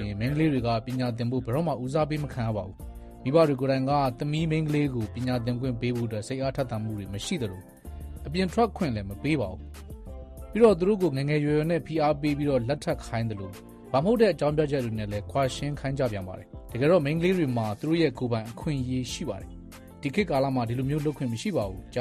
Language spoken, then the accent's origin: Burmese; Maungdaw, Rakhine State, Myanmar; born there; ကျွန်တော်ကမောင်နှောမှာမွေးတာပါကျွန်တော်မွေးခဲ့တဲ့လူမှုပတ်ဝန်းကျင်ကအိုးမဲအိမ်မဲနဲ့နေရွှန့်ကွာထွက်ပြေးရတဲ့အခြေအနေတွေလူမျိုးတုံးတပ်ဖြတ်မှုကိုကျင်းပများစွာခံခဲ့ရတဲ့ပတ်ဝန်းကျင်ပေါ့